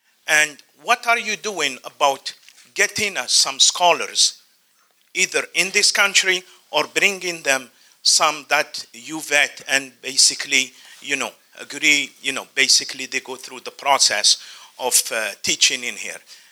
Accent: Algeria; English is a second language; now in Alaska, United States; I'm from Algeria, and I've been a resident of Alaska for many years.

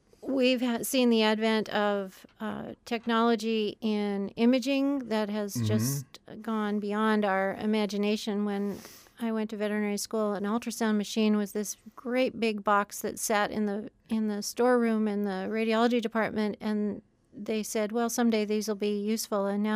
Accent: Anchorage, Alaska, United States; I grew up in Anchorage and I had horses as a kid

